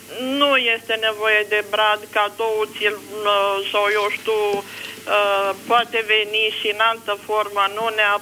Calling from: Bucharest, Romania; din București.

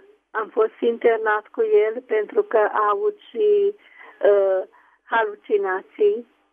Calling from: Mureș County, Romania; Sunt din Mureș.

